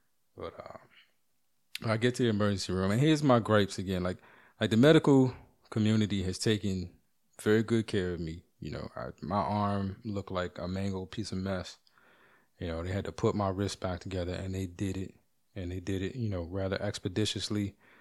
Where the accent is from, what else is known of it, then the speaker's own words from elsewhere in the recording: Canada; I'm very nice. I'm very Canadian.